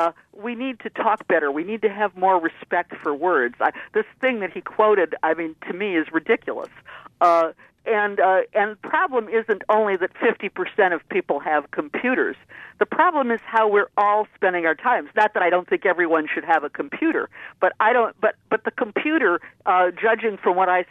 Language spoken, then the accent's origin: English; Midwest, United States; When I graduated from Michigan State, I'm from the Midwest, in 1965, I'd taken a lot of history courses.